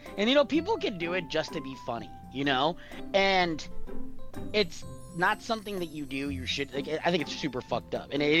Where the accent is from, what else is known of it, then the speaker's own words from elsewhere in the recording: California, United States; I am from California, PST time.